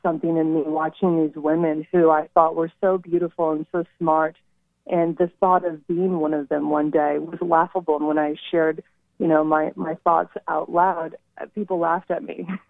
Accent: California, United States; what I discuss in the book is my environment, mostly growing up in the East Bay of Northern California.

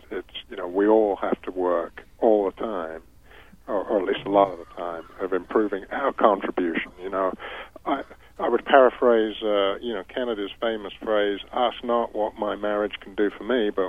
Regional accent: England, United Kingdom; now in Hilton Head Island, United States; Well, I come from England originally, as you can probably tell. But I've been here, and here is actually Hilton Head Island, South Carolina. I've been here for 25 years.

